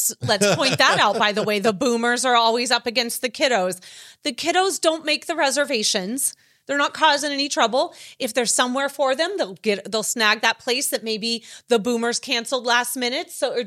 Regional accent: Chicago, Illinois, United States; Oh, well, I'm from Chicago.

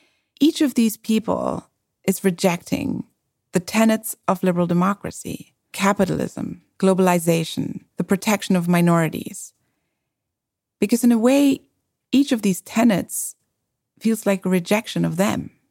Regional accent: Germany; I grew up in Western Germany.

